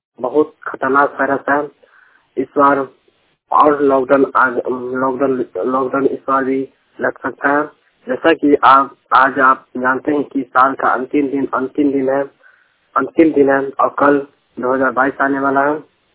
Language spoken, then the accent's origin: Hindi; Khutauna, Bihar, India; मैं खुटौना जिला मधुबनी राज्य बिहार का रहने वाला हूँ।